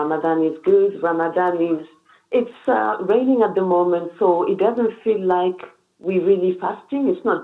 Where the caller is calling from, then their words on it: Watford, East of England, United Kingdom; I'm calling from Watford.